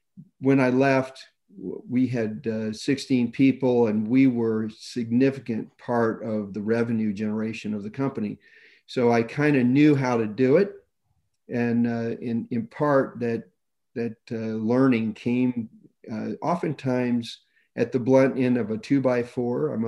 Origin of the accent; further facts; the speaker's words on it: California, United States; also born or lived in Boca Raton, United States; I lived the majority of my life in Southern California